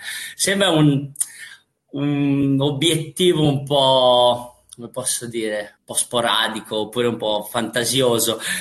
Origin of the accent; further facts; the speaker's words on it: Gatteo Mare, Emilia-Romagna, Italy; also born or lived in Cesena; now in Australia; Io sono di Gattio Mare, precisamente in provincia di Forlì Cesena, nato a Cesena, quindi Romagna.